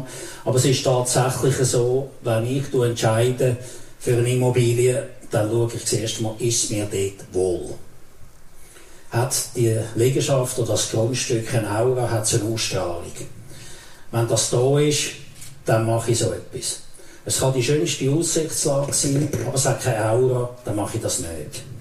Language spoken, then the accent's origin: German; Thurgau, Switzerland; Das sind unsere Ursprünge. Kanton Thurgau, also ich bin Thurgauer. Mit Heimat dort Todswil.